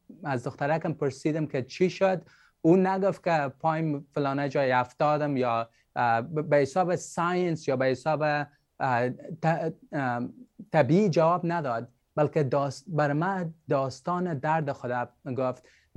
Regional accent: Afghanistan; moved away; ما کسایی که از افغانستان هستیم، در افغانستان تولد شدیم،

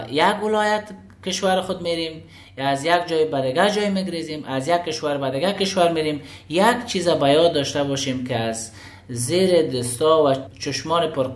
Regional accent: Afghanistan; ما افغان ها چی اگر در این طرف دولت هستیم چی علی دولت می جنگیم.

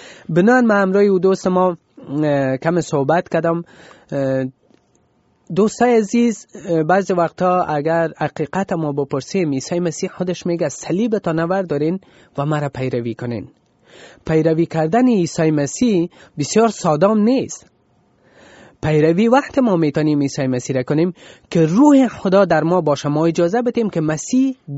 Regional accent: Afghanistan; خداوند این برکت بزرگ به ما افغانام داده که ما بتانیم پیرو عیسی مسیح باشیم

